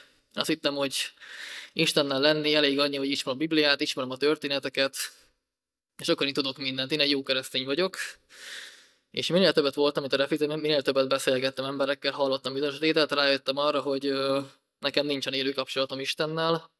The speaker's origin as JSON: {"language": "Hungarian", "town": "Kecskemét", "region": "Bács-Kiskun", "country": "Hungary", "tie": "born there", "said": "keskeméten születtem, egy hívő családban nőttem fel."}